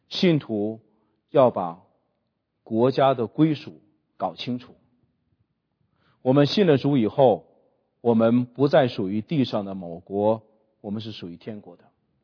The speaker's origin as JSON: {"language": "Chinese", "country": "China", "said": "我1983年去上海读书，是我平生第一次离开我的老家"}